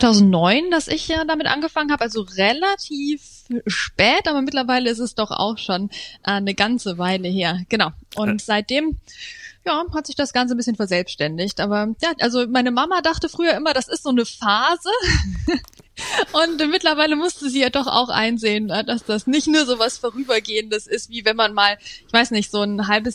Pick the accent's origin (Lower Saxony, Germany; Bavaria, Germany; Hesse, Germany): Bavaria, Germany; Munich; Jetzt komme ich aus München